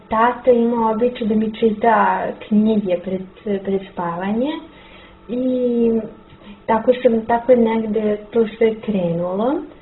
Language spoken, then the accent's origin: Serbian; Belgrade, Serbia; iz Beograda sam. Studentkinja sam 4. godine na Filološkom fakultetu u Beogradu